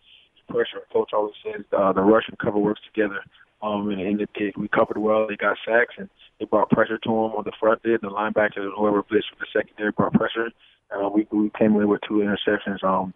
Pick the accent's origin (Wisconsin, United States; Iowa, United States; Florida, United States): Florida, United States; I'm from Florida. So we're both Florida boys.